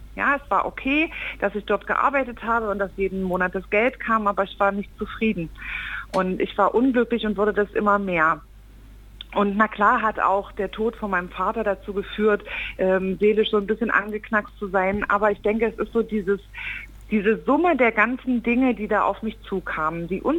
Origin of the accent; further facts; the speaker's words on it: East Germany, Germany; Ich bin ein Kind des Ostens